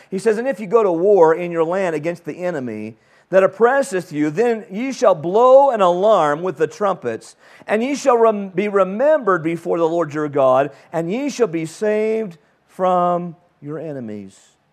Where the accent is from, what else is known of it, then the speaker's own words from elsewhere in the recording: California, United States; I was from California too.